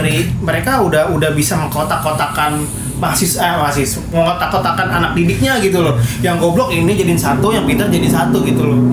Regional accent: Lampung, Indonesia; Gua orang asli Lampung gua. Bokap gua tuh asli Lampung.

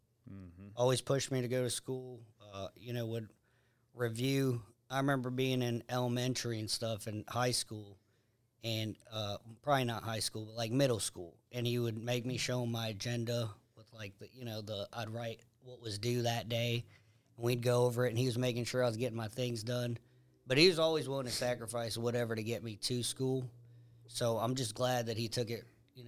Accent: Zambia; now in Canada; Yeah, I always did. Growing up in Zambia.

